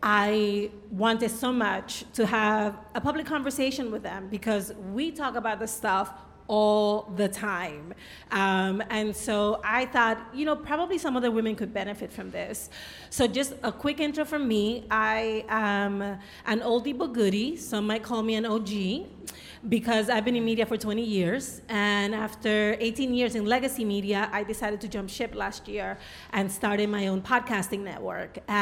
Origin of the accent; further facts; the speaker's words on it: New York City, New York, United States; I'm a New Yorker, so don't come at me.